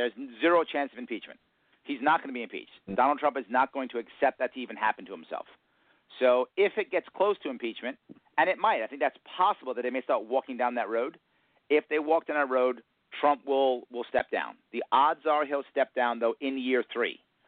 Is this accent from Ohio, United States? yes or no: no; Queens, New York, United States; accent: New York; my governor, my president, and me, we are all men from Queens.